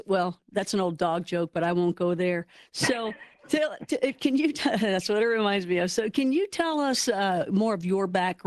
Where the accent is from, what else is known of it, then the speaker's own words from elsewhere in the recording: Kentucky, United States; I'm from Kentucky, so it's always about basketball.